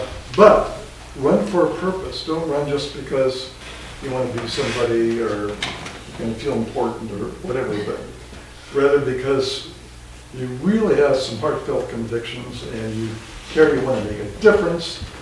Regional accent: Wenatchee, Washington, United States; also born or lived in Spokane; I was fortunate that I grew up in Wenatchee, though we moved, I think, sophomore high school to Spokane, but grew up in Wenatchee

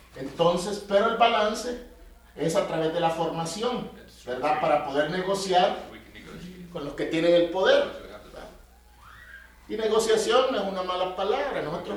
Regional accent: El Salvador; Yo creo que lo más hermoso de mi experiencia en mi país era esto

